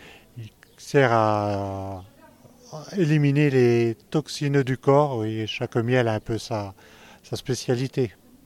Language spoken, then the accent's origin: French; Saint-Nazaire-de-Valentane, Occitanie, France; Donc moi, je viens d'un petit village du Tarn-et-Garonne, c'est le département voisin, Saint-Nazaire de Valentane.